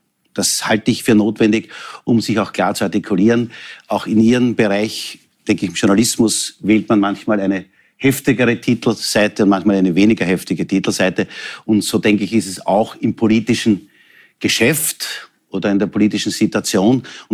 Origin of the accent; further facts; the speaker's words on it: Texingtal, Lower Austria, Austria; Ich komme aus dem Texingtal, das ist jene Gemeinde, wo ich 6 Jahre Bürgermeister war, das ist in Niederösterreich.